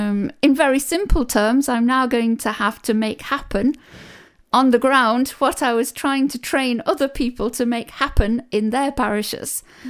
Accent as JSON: {"language": "English", "region": "England", "country": "United Kingdom", "moved": "yes", "lives_now": "Ireland", "said": "I'm an Ursuline sister. I'm originally from England, and I came to Ireland 25 years ago now when I joined the Ursuline Sisters here."}